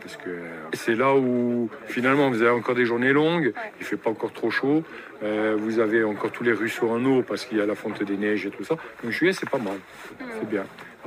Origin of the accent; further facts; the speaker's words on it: Corsica, France; now in Lumio, France; Moi, du Nuoro, donc c'est une région qui est dans l'intérieur de la Corse. C'est au pied du Monte Cinto, en fait. C'est toute une région-là. Mais après, j'habite ici, à Lume, près de Calvi, pour le travail.